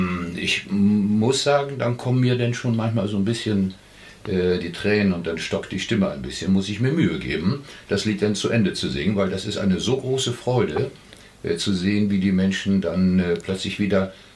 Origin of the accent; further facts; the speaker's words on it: Northern Germany, Germany; Ich komme aus Norddeutschland